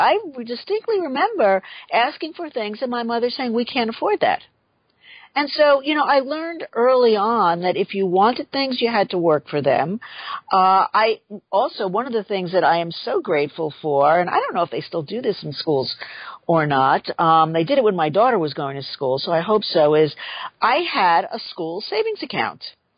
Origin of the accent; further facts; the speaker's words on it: The Bronx, New York, United States; I grew up in the Bronx, in a hardworking family.